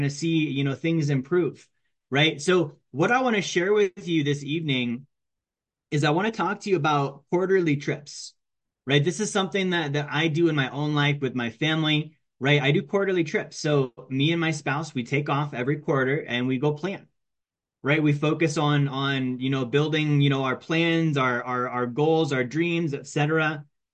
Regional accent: Alaska, United States; also born or lived in Minnesota; I grew up in Alaska, right? So I didn't leave Alaska once I moved there. I didn't leave Alaska for a very long time. I lived there for like 20 years.

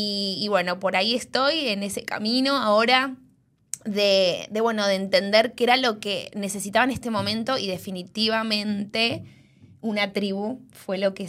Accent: Miami, Florida, United States; also born or lived in Argentina; yo soy argentina, me crié acá en Miami

